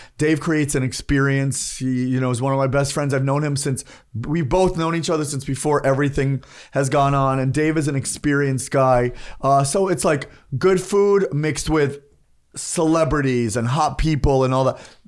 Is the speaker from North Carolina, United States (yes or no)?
no; New York, United States; I'm a New Yorker.